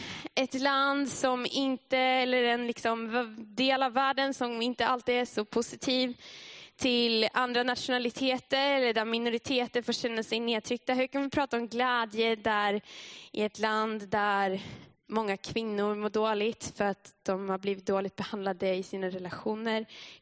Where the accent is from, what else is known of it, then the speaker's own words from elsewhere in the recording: Umeå, Västerbotten County, Sweden; moved away as an adult; now in Vaasa, Finland; För jag kommer från Umeå och jag har flyttat till Finland och Vasa här för ett halvår sedan typ.